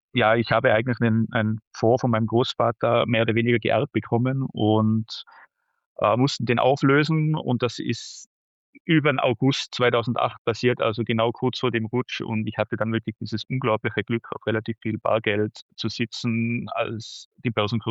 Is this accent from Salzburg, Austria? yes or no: no; Tyrol, Austria; Ich komme, wie man hört, aus Österreich, aus dem schönen Tirol.